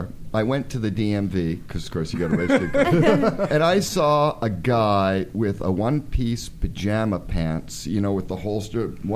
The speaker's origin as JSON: {"language": "English", "country": "Canada", "lives_now": "Paradise, United States", "said": "Originally Canada."}